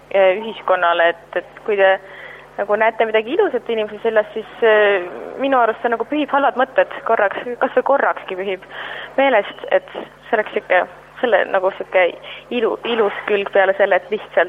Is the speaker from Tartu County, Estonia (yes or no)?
no; Saare County, Estonia; ma olen Saaremalt. Nende jaoks on lihtsalt mõistmatu, et kuidas saab nii kaugel elada.